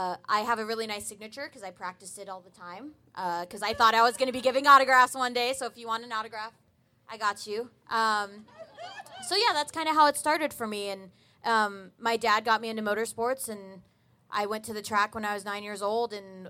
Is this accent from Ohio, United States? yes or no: no; Albuquerque, New Mexico, United States; Hi, so I grew up racing cars in Albuquerque, New Mexico.